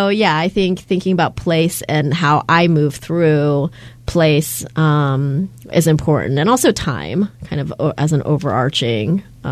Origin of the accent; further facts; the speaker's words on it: Stillwater, Oklahoma, United States; maybe going back to your question of growing up in Oklahoma and my experience as a first generation American. When we lived in Stillwater